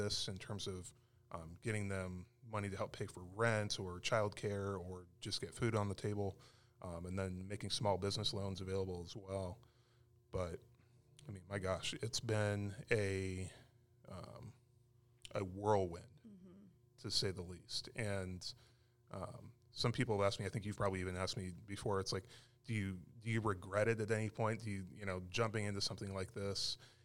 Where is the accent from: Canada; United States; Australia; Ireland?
United States; Arizona; moved away as an adult; I'm from Arizona originally, and I spent most of my first 10 years or so as a newspaper editor. We moved to North Carolina in the spring of 2017